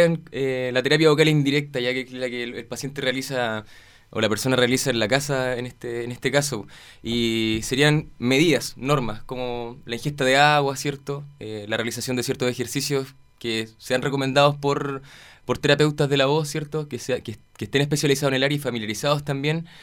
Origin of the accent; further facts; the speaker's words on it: Concepción, Biobío, Chile; now in Osorno, Chile; Bueno, yo soy de Concepción y llegué el año pasado a Osorno